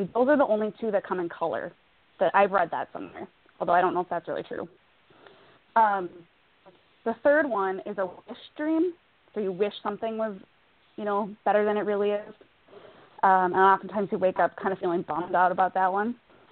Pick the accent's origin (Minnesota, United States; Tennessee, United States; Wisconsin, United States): Minnesota, United States; actually, and I'm from Minnesota.